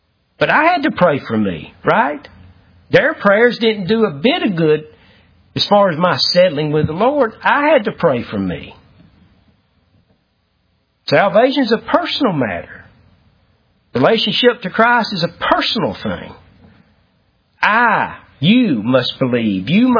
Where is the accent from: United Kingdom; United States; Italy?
United States; sure we're from Douglas County, but we're relatively smart.